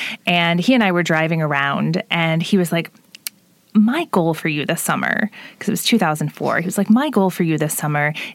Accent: Evansville, Indiana, United States; I'm from Evansville originally.

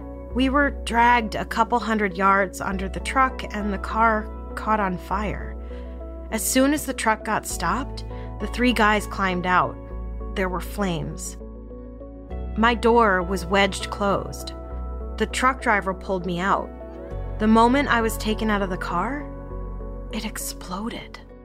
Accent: Ithaca, New York, United States; even though I'm from Ithaca and I didn't know the roads

